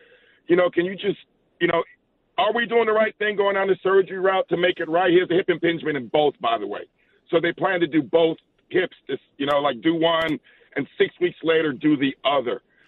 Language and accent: English; Jamaica; also born or lived in Queens, New York; now in United States; Originally Jamaica, but, you know, a little bit of New York in there, too.